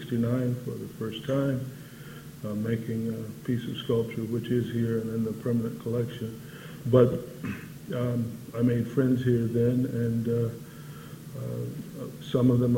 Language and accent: English; Texas, United States; moved away as an adult; also born or lived in Dayton, Ohio / California; I was born in Texas, basically grew up there till the age of 18, except I lived in Dayton, Ohio for 5 years, and at the age of 18, after leaving Texas in a sort of final way, I went to California